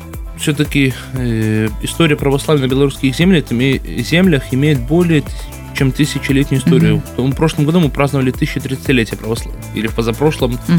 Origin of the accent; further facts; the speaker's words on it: Belarus; не только мы, белорусы, но и зачастую в других странах